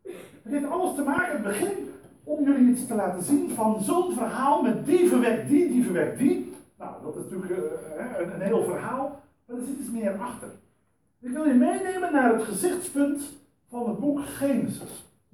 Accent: Dordrecht, South Holland, Netherlands; Ik ben een echte Dordtenaar, dat weet ik.

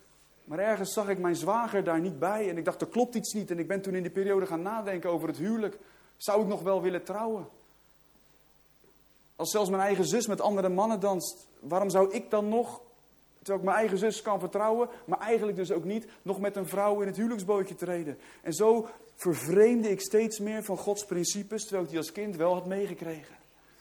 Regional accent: Netherlands; En daar moeten we ons als Nederlanders, en zeker in deze streek, van bekeren.

